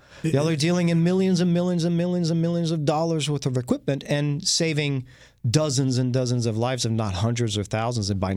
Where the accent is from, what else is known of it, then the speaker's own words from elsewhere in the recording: France; now in Houston, United States; I am the Texan from France and a proud Houstonian.